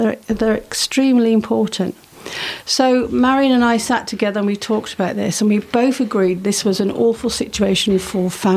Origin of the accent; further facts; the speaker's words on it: Sidmouth, South West England, United Kingdom; Well, I'm, well, I've been in Sidmouth since I was a very, very young child. I'm really, really old now, so I would say a long time.